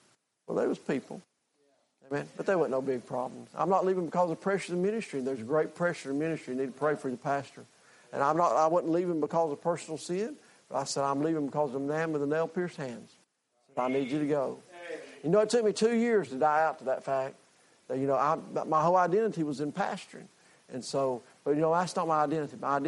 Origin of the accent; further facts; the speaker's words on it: Andrews, North Carolina, United States; I was born in Andrews. I'm a North Carolina boy. I sure was born in 1965 in Andrews.